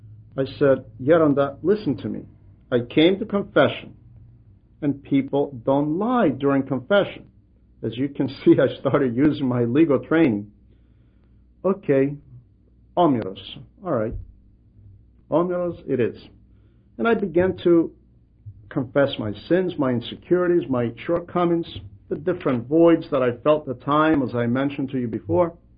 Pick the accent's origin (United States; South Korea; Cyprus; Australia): Cyprus; accent: Cypriot; So I thought he figured this out from my speech because I always spoke with a strong Cypriot dialect. So I nodded, "Yes, I am from Cyprus, Elder."